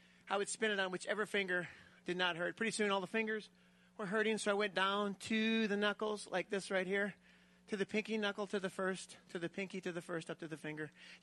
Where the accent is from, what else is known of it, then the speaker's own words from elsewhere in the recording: South Dakota, United States; I grew up in South Dakota. I still live there. I grew up in a family of 12 children.